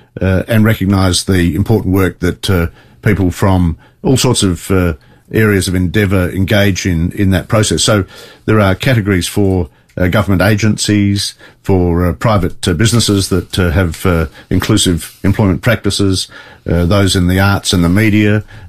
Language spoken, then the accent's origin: English; Australia; born there; I was born in Australia.